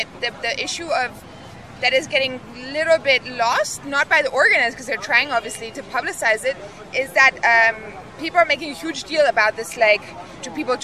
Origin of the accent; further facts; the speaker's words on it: Germany; English is a second language; now in India; I'm from Germany.